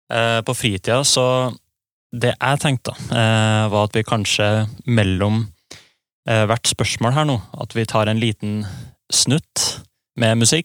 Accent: Trøndelag, Norway; jeg kommer jo opprinnelig fra Trøndelag, så skal jeg jo sannsynligvis hjem dit en tur da.

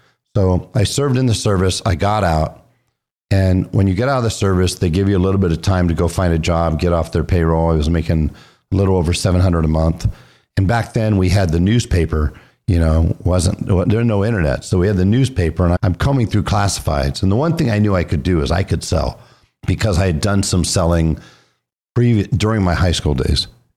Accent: San Francisco, California, United States; But I grew up in San Francisco for the first 5 years of my life in the very Hispanic area called the Mission.

